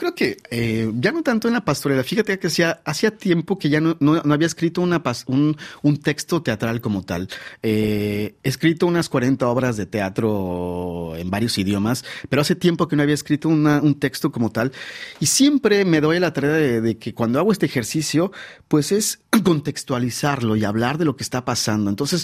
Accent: Mexico; Y tengo mucha confianza, como muchos mexicanos, que las cosas van a ir para bien.

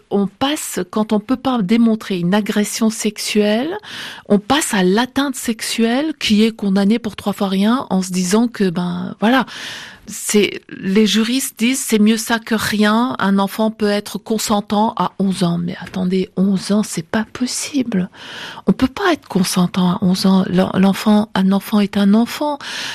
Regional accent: France; Chez nous en France, on n'a pas tort non plus de dire

